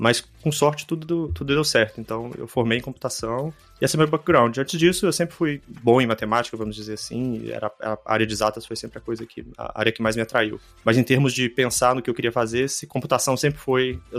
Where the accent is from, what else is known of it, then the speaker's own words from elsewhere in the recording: Belo Horizonte, Minas Gerais, Brazil; Sou mineiro, sou de Belo Horizonte. É, foi a sua primeira pergunta, é verdade. Sou de Belo Horizonte, nascido lá, cresci lá, me formei lá na UFMG, em ciência da computação.